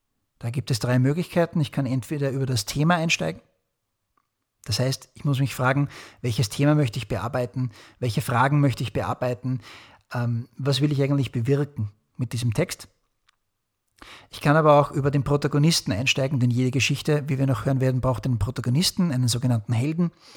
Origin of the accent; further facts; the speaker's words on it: St. Pölten, Lower Austria, Austria; accent: Lower Austrian dialect; ich bin aus St. Pölten in der Nähe von Wien in Österreich, wird mein niederösterreichischer Dialekt manchmal ein bisschen durchkommen.